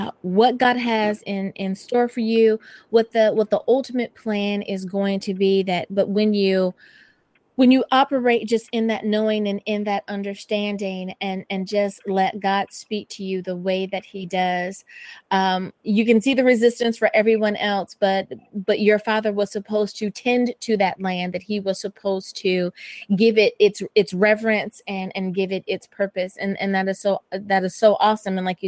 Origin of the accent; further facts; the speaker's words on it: Newport News, Virginia, United States; now in Long Beach, United States; I am originally from Virginia, though I live in Long Beach, California now. My husband is from Los Angeles, so of course I live in California, but I am from Virginia. You know, I have a little twang in my voice still, no matter what.